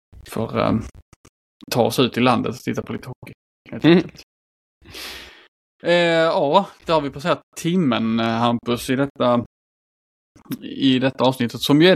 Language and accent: Swedish; Skåne, Sweden; Ja, det blir mycket, mycket hemma i Skåne. Där finns mycket att hitta på.